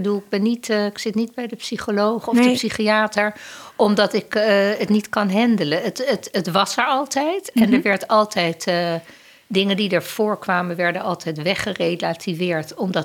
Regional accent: Amsterdam, North Holland, Netherlands; En ik ben opgegroeid in Amsterdam, geboren en getogen in Amsterdam.

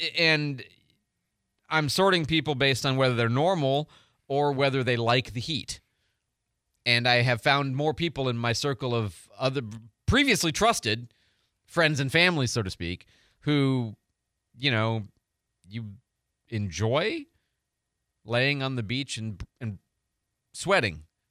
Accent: Midwest, United States; I grew up in the Midwest, I grew up where there was snow.

